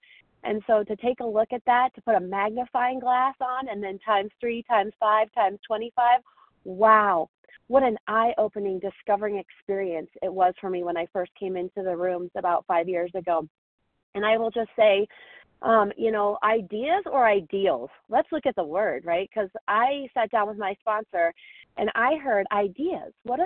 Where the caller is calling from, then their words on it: Colorado, United States; I'm calling from Colorado this morning